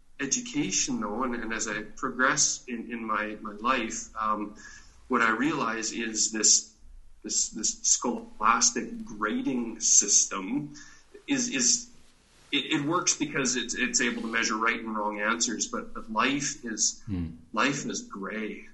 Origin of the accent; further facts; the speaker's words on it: Calgary, Alberta, Canada; Went to university and did a lot of my growing up in Calgary, Alberta, Canada, and graduated university in 1997.